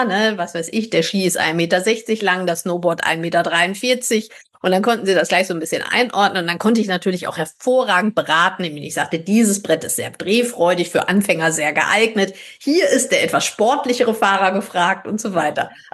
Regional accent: Hesse, Germany; Ging bei uns in Hessen durch die Presse

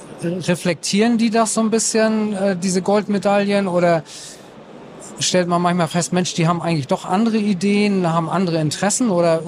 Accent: Schleswig-Holstein, Germany; ich als Schleswig-Holsteiner

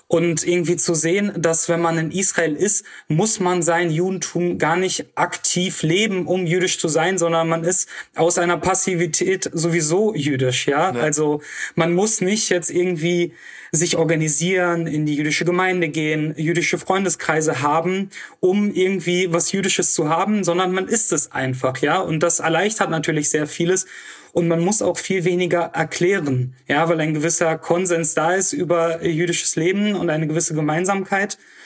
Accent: Oberhausen, North Rhine-Westphalia, Germany; Ich bin dann in Oberhausen groß geworden, zur Schule gegangen.

